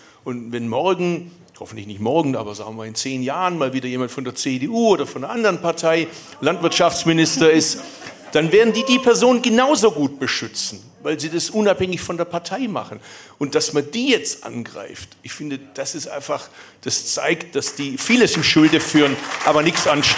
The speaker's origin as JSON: {"language": "German", "town": "Urach", "region": "Baden-Württemberg", "country": "Germany", "said": "ich komme aus Urach, das ist Schwäbische Alb und Biberach ist Oberschwaben für die Feinschmecker."}